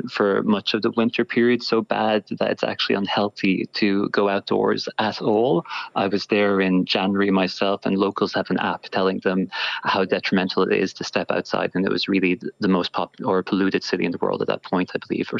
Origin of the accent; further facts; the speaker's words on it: Galway, Connacht, Ireland; I'm from Galway myself. I think that's really vibrant culturally.